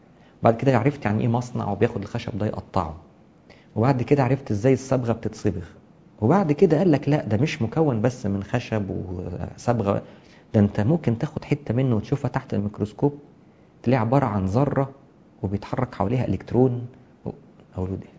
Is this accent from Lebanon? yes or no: no; Egypt; زي انا ابن مصر مثلا، انا ابن مصر لاني بنتمي لها